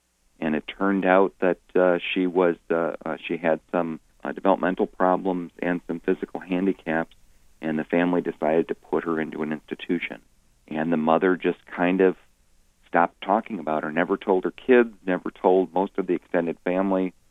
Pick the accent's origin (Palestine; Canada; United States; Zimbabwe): United States; Detroit, Michigan; also born or lived in South Bend; now in Upper Peninsula, United States; You know, I grew up in the Detroit area.